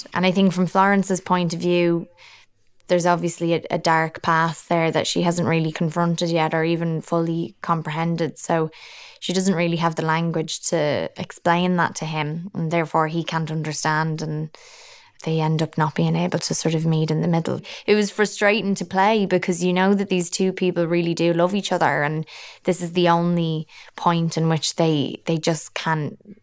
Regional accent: Ireland; accent: Irish; You know, like my Irish accent is very, very sort of forward and lyrical, and you'll find that most people in Ireland are like that.

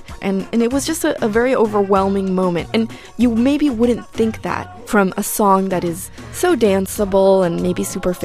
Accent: Argentina; moved away as an adult; now in United States; I moved to the U.S. in 2002, and I lived on the West Coast, and I was coming from Argentina after the financial and social collapse

